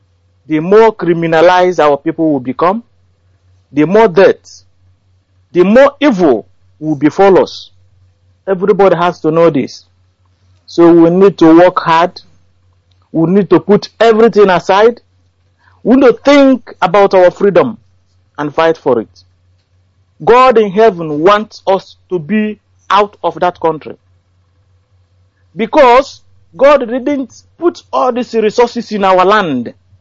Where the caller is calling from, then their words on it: London, United Kingdom; I'm calling from London.